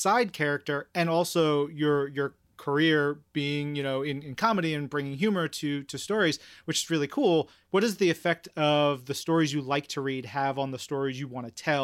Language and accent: English; Long Island, New York, United States; So I'm from Long Island too.